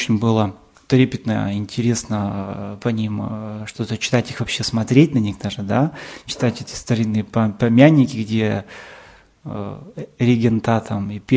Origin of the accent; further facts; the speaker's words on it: Yekaterinburg, Sverdlovsk Oblast, Russia; born there; Родился я в Свердловске еще, не в Екатеринбурге, да, в обычной семье.